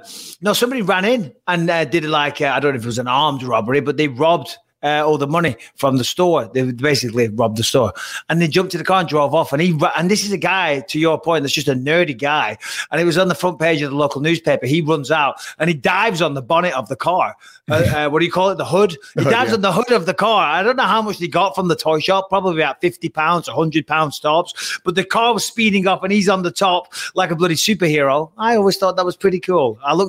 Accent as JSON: {"language": "English", "town": "Clitheroe", "region": "North West England", "country": "United Kingdom", "tie": "born or raised there", "said": "where I grew up in Clitheroe, there was a little toy shop called Cowgills, magazine shop, paper shop, and toy shop."}